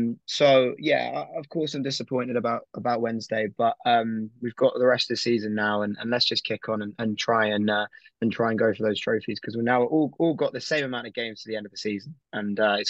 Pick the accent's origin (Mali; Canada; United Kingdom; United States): United Kingdom; England; it would have been a great spectacle for us as English fans. For me, it would have been great. I've said it multiple times. I can pretty much see Wembley from my house.